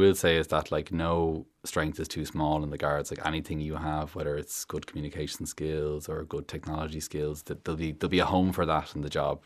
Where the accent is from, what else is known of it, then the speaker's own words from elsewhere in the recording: Ballyfermot, Leinster, Ireland; also born or lived in Australia; I am from Ballyfermot originally. And I have a background in retail. Went to college out of school and lived abroad in Australia for a bit as well.